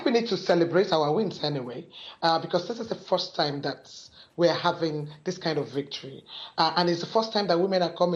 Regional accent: Nigeria; They are the minimum that we can take as Nigerian citizens.

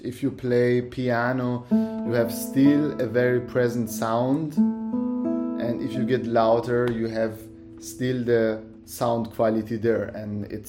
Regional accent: France; accent: French; English is a second language; I'm sorry for my French accent.

